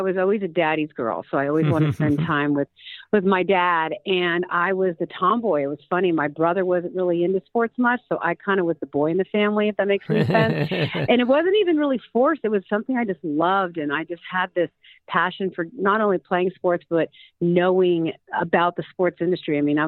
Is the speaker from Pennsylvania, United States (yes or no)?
no; San Francisco, California, United States; Very young age, growing up in San Francisco Bay Area, my dad was a season ticket holder for the 49ers and the Giants and the Warriors.